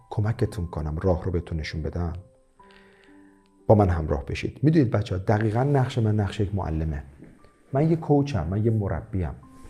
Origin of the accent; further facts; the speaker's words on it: Iran; من میدیدم بچهای کشور من خیلی تو لایو من میگن آخه ما تو ایرانیم. گفتم من با این اصول از ایران به بهترین شرایط رسیدم.